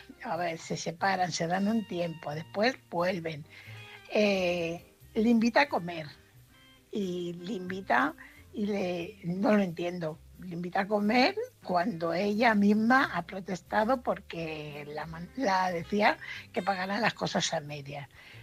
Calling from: Fuenlabrada, Community of Madrid, Spain; corresponsal de Fuenlabrada.

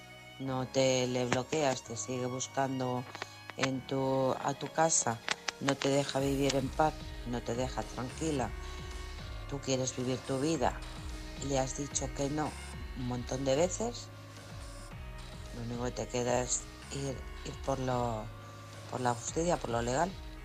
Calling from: Alcorcón, Community of Madrid, Spain; de Alcorcón.

